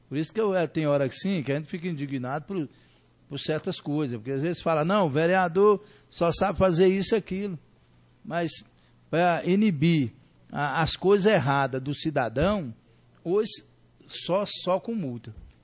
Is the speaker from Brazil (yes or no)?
yes; Bahia, Brazil; now in Formosa, Brazil; Eu mesmo, por exemplo, que vim da Bahia para Formosa, tenho um orgulho muito grande. Eu sou formosense de coração.